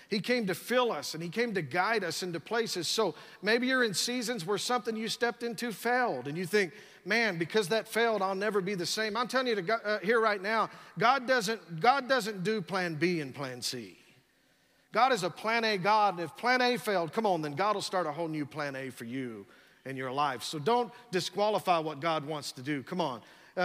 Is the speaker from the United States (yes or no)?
yes; San Angelo, Texas, United States; And I thought, man, I'm from San Angelo, Texas.